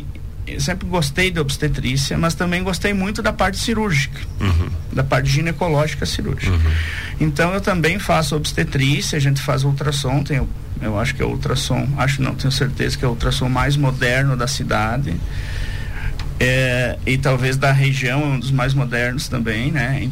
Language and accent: Portuguese; Xaxim, Santa Catarina, Brazil; Voltei para minha terra, voltei para minha cidade